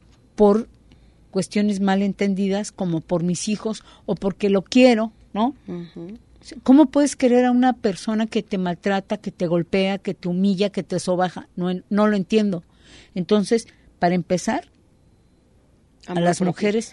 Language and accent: Spanish; Mexico; como mexicanos, como seres humanos.